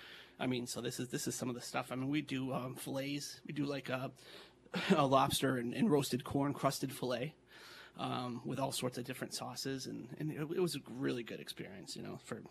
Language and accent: English; Massachusetts, United States; like I grew up in Western Mass. A lot of people went to UMass